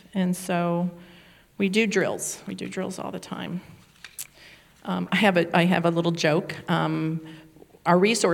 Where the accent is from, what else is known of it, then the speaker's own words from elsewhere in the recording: Miami, Florida, United States; I grew up in Miami. We had a lock on the door. We kept our windows open because we had no air conditioning.